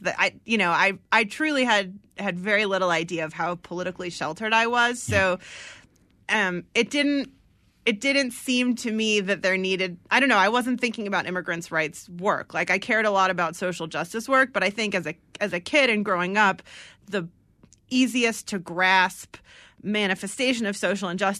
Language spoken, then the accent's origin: English; California, United States; I grew up in the East Bay in California, so we were really surrounded by immigrants.